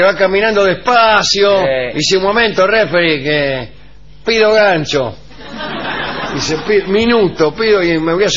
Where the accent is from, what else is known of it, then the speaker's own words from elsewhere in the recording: Remedios de Escalada, Buenos Aires Province, Argentina; soy de Remedio de Escalada.